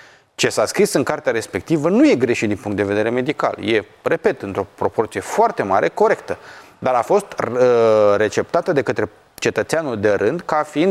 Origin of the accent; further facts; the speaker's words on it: Romania; Dar evident că de cele mai multe ori, tot pentru că suntem români, vom ajunge epuizați după un asemenea efort